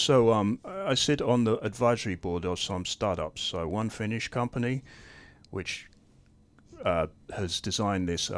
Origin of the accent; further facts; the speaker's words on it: Scotland, United Kingdom; also born or lived in Turku; now in Sotkaniemi, Finland; Well, I am British. Well, I'm half Scottish, 100% European. I have not lived in the UK for 24 years, so I'm very much a European guy.